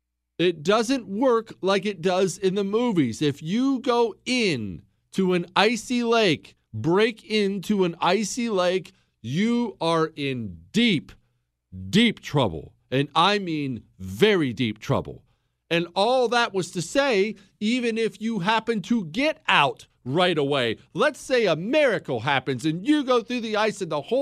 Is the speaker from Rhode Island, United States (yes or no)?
no; Montana, United States; I grew up in Montana. I know about this.